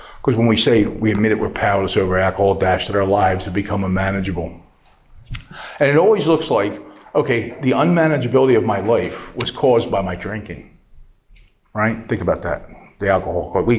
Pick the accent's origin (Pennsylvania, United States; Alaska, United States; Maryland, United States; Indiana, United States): Pennsylvania, United States; Doylestown; I'm from Doylestown, so I'm not an out-of-town speaker.